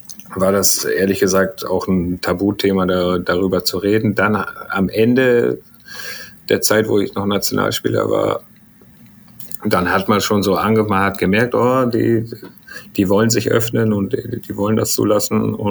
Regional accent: Germany; oh geil, in Deutschland, da wo ich aufgewachsen bin

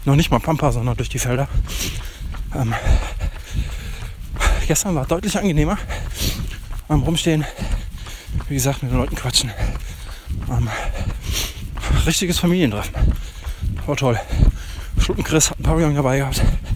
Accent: Karlsruhe, Baden-Württemberg, Germany; born there; now in Koblenz, Germany; Als gebürtiger Karlsruher, der am Rhein wohnt. Auch aktuell noch.

